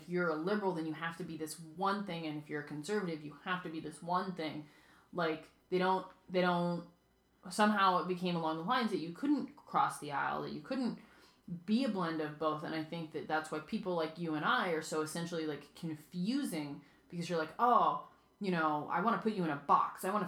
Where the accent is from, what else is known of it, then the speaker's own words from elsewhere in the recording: United States; I do, as an American, I do believe in, I'm an American and I believe in the Bible and I practice my faith